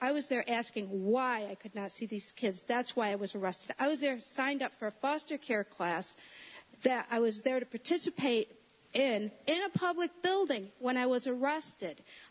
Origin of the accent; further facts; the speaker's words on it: Groton, United States; Here's a picture of me with the three I'm from Groton.